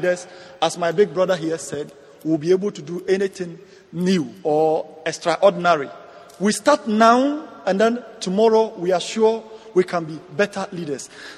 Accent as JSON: {"language": "English", "country": "Ghana", "said": "from Ghana, and I applaud our panel for the wonderful job done."}